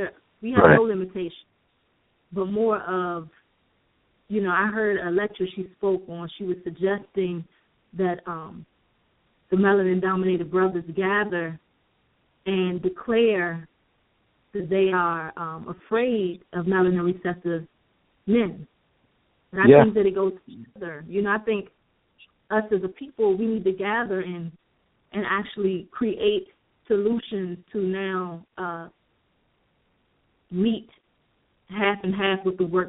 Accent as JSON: {"language": "English", "region": "Maryland", "country": "United States", "said": "And I'm from Maryland myself."}